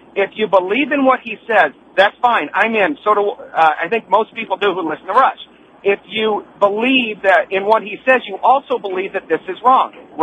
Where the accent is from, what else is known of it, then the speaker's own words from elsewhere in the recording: Orlando, Florida, United States; First time I'm listening to your show. I'm from Orlando, and I got to tell you, I about fell off my car right here.